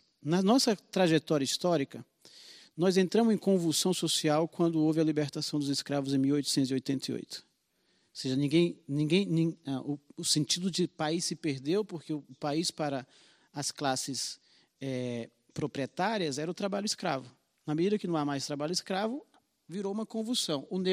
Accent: Amazon, Brazil; eu sou amazônida, entendo perfeitamente do que você está falando.

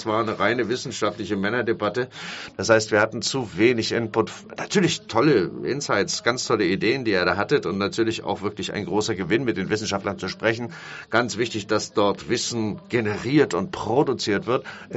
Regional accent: Pará, Brazil; now in Belém, Brazil; Ich bin selbst am Rio Tapajós geboren. Meine Eltern sind dort einfache Kleinbauer

